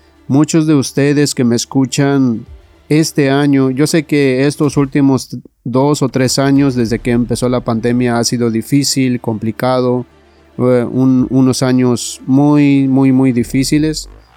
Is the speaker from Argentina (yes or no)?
no; Mexico; En México, yo soy de México